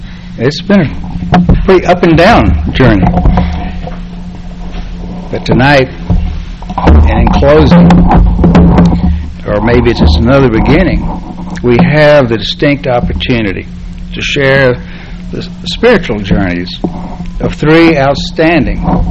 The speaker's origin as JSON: {"language": "English", "region": "Texas", "country": "United States", "said": "Since I am from Texas, my lovely daughter … has helped us today."}